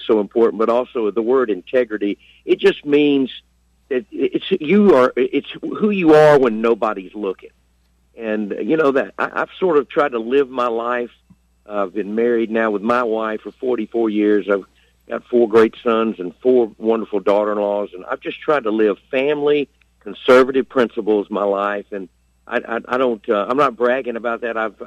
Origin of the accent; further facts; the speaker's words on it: Shreveport, Louisiana, United States; We grew up in Shreveport together. My dad and her dad were best friends in high school.